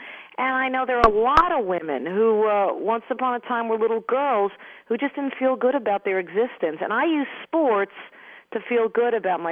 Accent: Stony Brook, New York, United States; I grew up on Long Island in New York, and, you know, for some reason, we were a family that belonged.

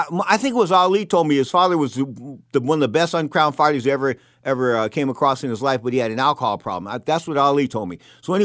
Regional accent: San Francisco, California, United States; He's like, "Where are you from … " "San Francisco."

